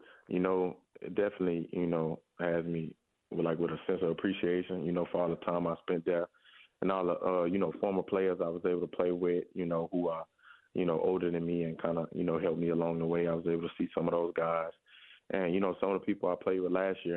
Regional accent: Baton Rouge, Louisiana, United States; just because I'm from Baton Rouge that I jumped. But, I've been here my whole life

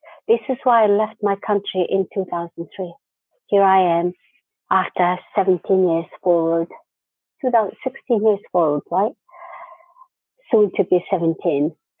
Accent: Mongolia; now in United Kingdom; But the reason why I came to the UK was this situation. And I grew up in Mongolia.

